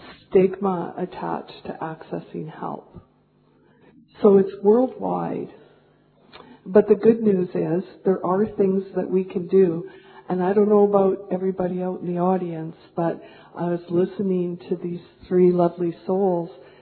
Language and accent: English; Canada; I come from Canada, and I've worked for 35 years in mental health and psychiatry